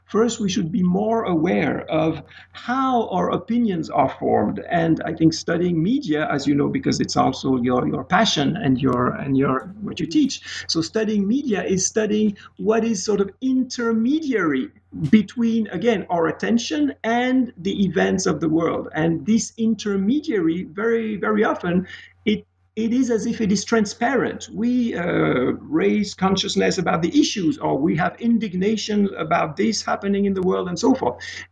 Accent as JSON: {"language": "English", "region": "Geneva", "country": "Switzerland", "tie": "born or raised there", "second_language": "English", "moved": "as an adult", "lives_now": "United States", "said": "I am from Swiss origin in Geneva. I spent about 30 years in Geneva studying mostly literature. Then I moved to the United States of America, the beautiful city of Pittsburgh, PA"}